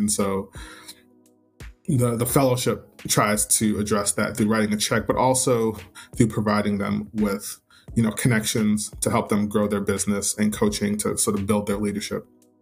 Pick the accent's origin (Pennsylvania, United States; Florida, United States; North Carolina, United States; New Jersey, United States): New Jersey, United States; now in New Orleans, United States; I live in New Orleans, but was born and raised in New Jersey.